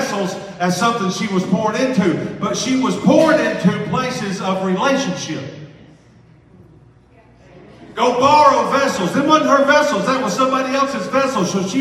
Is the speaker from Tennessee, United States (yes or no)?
yes; Tennessee, United States; I'm from Tennessee, so we got Target, J.C. Penney.